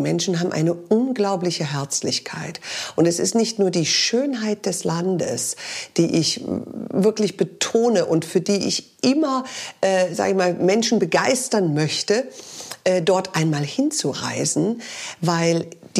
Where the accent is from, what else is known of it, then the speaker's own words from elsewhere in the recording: Germany; wir sind ja als Amerikaner in Deutschland aufgewachsen und meine Mutter erzählte mir, wir kommen eigentlich aus England